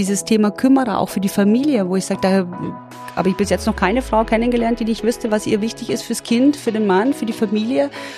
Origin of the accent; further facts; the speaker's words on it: Munich, Bavaria, Germany; now in Linz, Austria; Aber München ist die Heimat